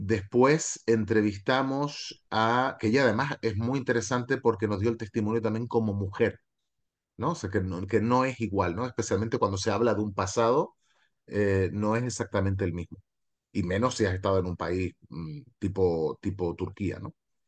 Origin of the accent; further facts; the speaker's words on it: Canary Islands, Spain; tú eres de origen argentino, yo soy canario, somos tierras de migración